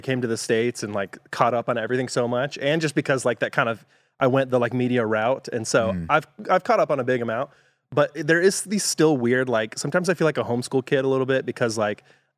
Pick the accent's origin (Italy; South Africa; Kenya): Kenya; I was literally born and raised there for 18 years. And so one of the weird things with movies is that Kenya was like, until the 2000s, was like a decade behind a little bit.